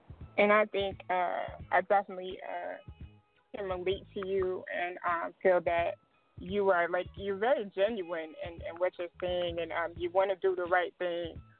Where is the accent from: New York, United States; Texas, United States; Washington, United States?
Texas, United States; Killeen; also born or lived in Dallas / Fort Worth; I'm actually from Killeen, or raised, rather, in Killeen, Texas.